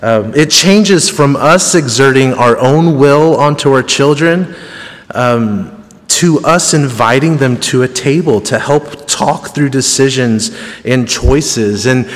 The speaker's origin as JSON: {"language": "English", "town": "Hannibal", "region": "Missouri", "country": "United States", "tie": "born or raised there", "said": "And I am mostly from Hannibal my whole life. I've done a couple stints elsewhere, but I was raised here."}